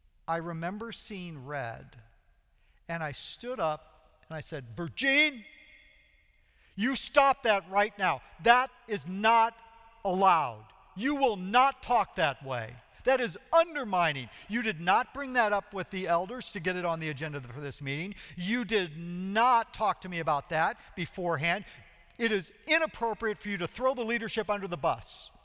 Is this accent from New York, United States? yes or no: no; Bridgeton, Missouri, United States; I grew up in Bridgeton, Missouri. A third of it has disappeared because of the airport expansion.